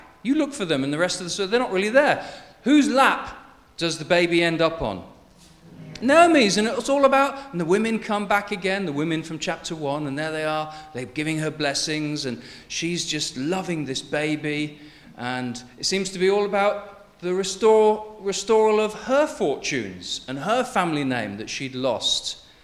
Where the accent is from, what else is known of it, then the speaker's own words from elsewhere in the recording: Henley, South East England, United Kingdom; born there; I was born in Henley, so I haven't got far in life either, Johnny.